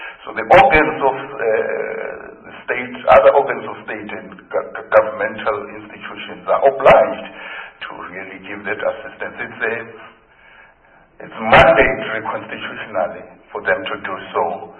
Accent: Pretoria, Gauteng, South Africa; we grew up together in the Pretoria area as activists in the UDF

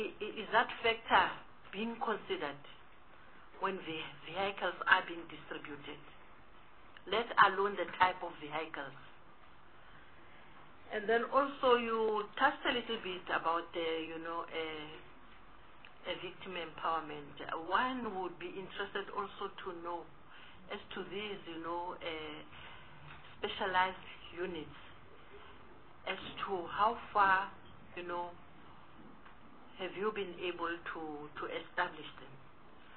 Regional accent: South Africa; I'm just thinking aloud, as a South African citizen, worried by this way of saying, in South Africa, the rate of domestic violence is increasing every day.

